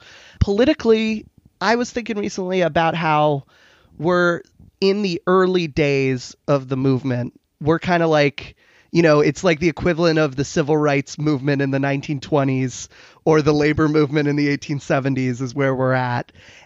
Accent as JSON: {"language": "English", "region": "Virginia", "country": "United States", "said": "Virginia, I'm from Virginia. I'm a localist, as people who know me know."}